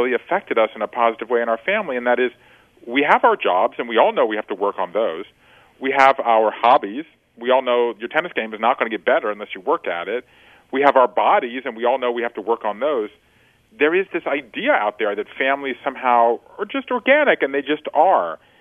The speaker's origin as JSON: {"language": "English", "region": "Georgia", "country": "United States", "tie": "born or raised there", "said": "the way I was raised growing up in Georgia in the 1970s"}